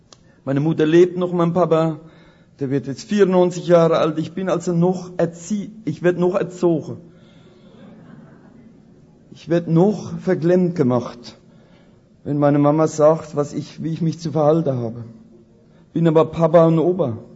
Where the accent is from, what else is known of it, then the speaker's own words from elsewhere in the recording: Rhineland-Palatinate, Germany; Ich komme selbst aus der Pfalz und habe Probleme mit meinem Dialekt